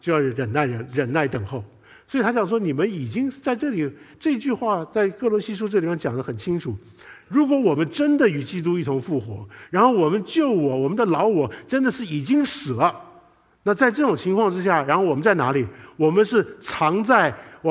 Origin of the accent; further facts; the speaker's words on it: Taiwan; 我是台湾长大的，那我是早期台湾长大的那批人